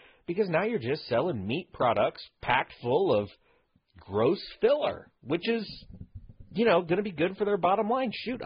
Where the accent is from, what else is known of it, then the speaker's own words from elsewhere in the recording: Midwest, United States; Because we're from the Midwest, we, you know, we're baptized in it.